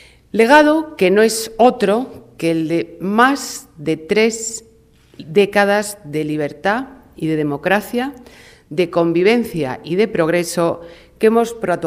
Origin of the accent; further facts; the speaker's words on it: Spain; pero sobre todo como española, he considerado siempre un deber